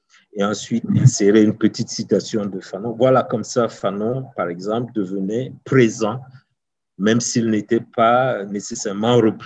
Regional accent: Uganda; moi, je viens d'Ouganda

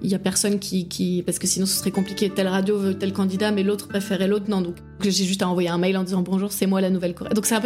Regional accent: Paris, Île-de-France, France; now in Ireland; même si je viens de Paris, j'ai pas besoin d'une vie culturelle débordante.

